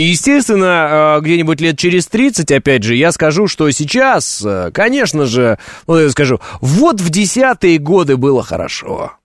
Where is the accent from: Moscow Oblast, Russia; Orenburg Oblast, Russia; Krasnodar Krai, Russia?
Orenburg Oblast, Russia; also born or lived in Uralsk, Kazakhstan; Я сам из региона. Я из Оренбургской области. Причем из, не из Оренбурга самого. Изначально из Уральска, это Западный Казахстан, потом из одного из районов Оренбургской области на границе с Казахстаном, где живут мои родители.